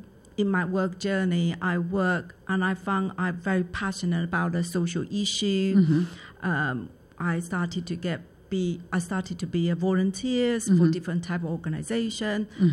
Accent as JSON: {"language": "English", "country": "Taiwan", "tie": "born or raised there", "second_language": "English", "lives_now": "United Kingdom", "said": "I was born in Taiwan, raised in Taiwan."}